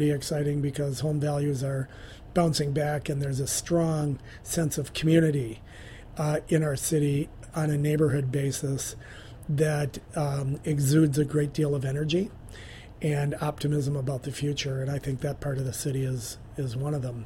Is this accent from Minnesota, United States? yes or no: yes; Minneapolis, Minnesota, United States; I grew up in Minneapolis. I'm one of the rare candidates who actually grew up here, and I'm the only candidate who also went to public schools here.